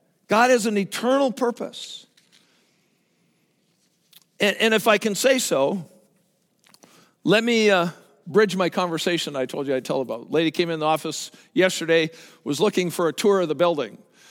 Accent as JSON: {"language": "English", "country": "Canada", "said": "I'm Canadian, so they won't let me do anything around here anyway."}